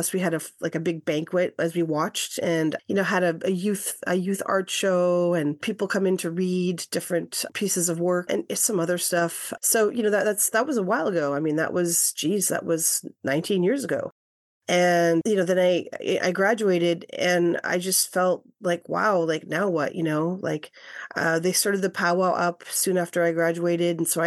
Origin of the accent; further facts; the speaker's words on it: Winnipeg, Manitoba, Canada; I grew up in Winnipeg, which is not too far from there, a few hours to the west. And that's a very, what I call like the riziest city on Turtle Island, just because there's at least about 100,000 Native folks living there.